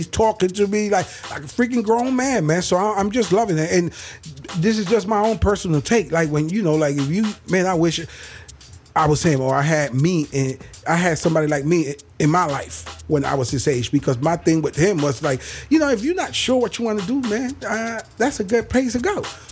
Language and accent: English; Puerto Rico; moved away; So I'm from Puerto Rico. I speak Spanish. And when I first got down here, all that time ago